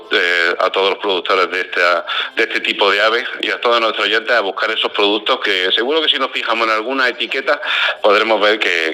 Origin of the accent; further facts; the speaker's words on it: Cuevas del Campo, Andalusia, Spain; porque en mi pueblo, en Cuadras del Campo, en Granada